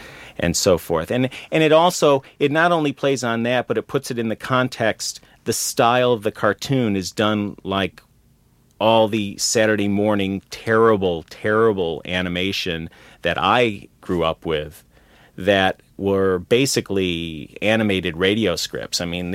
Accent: Chicago, Illinois, United States; now in New York, United States; Yeah, I grew up in Chicago, and you could see them. They showed them on TV. They never had Tom and Jerry on in Chicago. I didn't see Tom and Jerry until after I moved to New York.

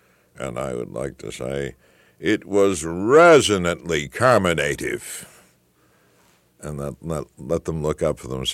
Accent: Boston, Massachusetts, United States; accent: Boston; And I was brought up by New England school marms. And for a while, I had a very pronounced Boston accent.

